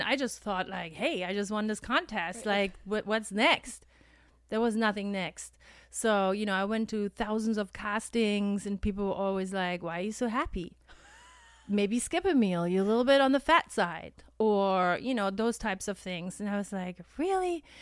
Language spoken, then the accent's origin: English; Germany; we're potato heads from Germany, so we have different kind of potatoes.